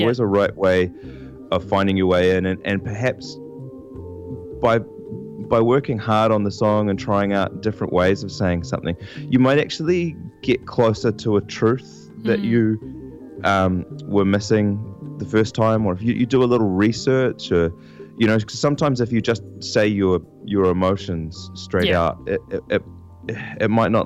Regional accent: Dunedin, Otago, New Zealand; also born or lived in Auckland; now in Whanganui, New Zealand; because I'm a transplant to Whanganui. I'm originally from Dunedin, and I lived in Auckland for a long time.

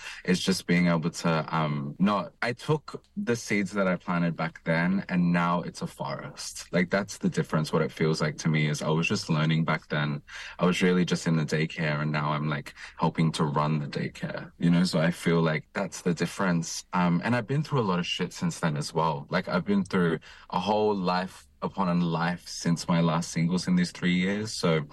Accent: Auckland, New Zealand; now in Sydney, Australia; being like a queer person of color, being a proud Māori person, you know. I'm from South Auckland, now Western Sydney.

